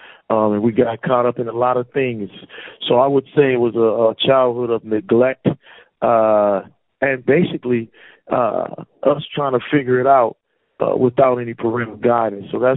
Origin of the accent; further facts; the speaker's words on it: Baltimore, Maryland, United States; I'm born and raised in Baltimore City, Maryland. I come from a neighborhood on the southwest side of the city called Westport.